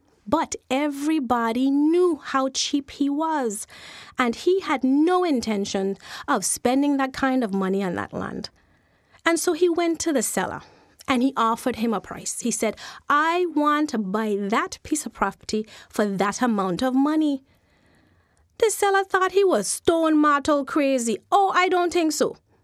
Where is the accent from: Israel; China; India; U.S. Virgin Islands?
U.S. Virgin Islands; Growing up in St. Thomas, where at that time it was an American island, was very different.